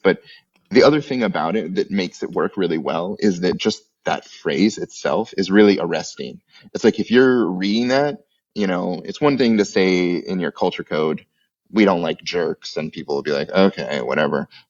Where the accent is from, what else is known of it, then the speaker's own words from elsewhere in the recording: United States; I'm glad I'm the American who's bringing some profanity into this lovely little podcast.